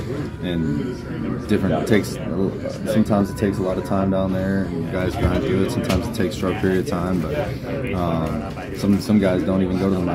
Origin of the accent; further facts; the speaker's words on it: Albuquerque, New Mexico, United States; moved away as an adult; Well, I grew up in Albuquerque, New Mexico. Played baseball there until I till 18, and then I went to Louisiana State University for 3 years.